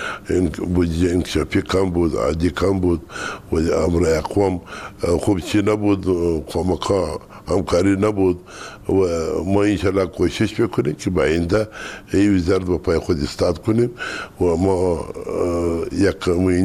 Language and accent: Persian; Kandahar, Afghanistan; ما از کندهار هستیم